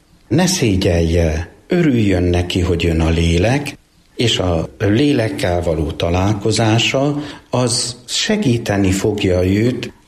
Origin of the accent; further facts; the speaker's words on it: Monok, Borsod-Abaúj-Zemplén, Hungary; szülőfalum egyházközségében még a harmadik nap is ünnep, fogadalmi ünnepként, amit én nagyon szeretek, és nagyon gyakran haza is szoktam menni.